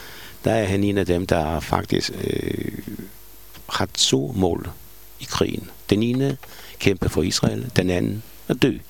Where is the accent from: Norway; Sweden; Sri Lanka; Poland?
Poland; Łódź, Łódź Voivodeship; Danish is a second language; now in Denmark; Jeg stammer fra Lodz. Det var faktisk altså den anden størrelse by i Polen, med faktisk altså også anden størrelse jødisk befolkning i Polen